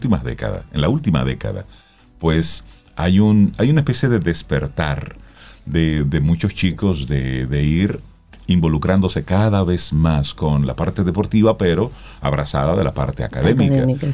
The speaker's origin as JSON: {"language": "Spanish", "town": "Salcedo", "region": "Hermanas Mirabal", "country": "Dominican Republic", "said": "yo soy de Salcedo y vengo a la capital."}